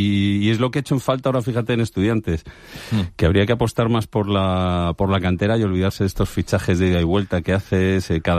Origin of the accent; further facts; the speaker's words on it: Madrid, Community of Madrid, Spain; yo soy de Madrid, pero es que mi padre era de Miguel Esteban, un pueblo de Toledo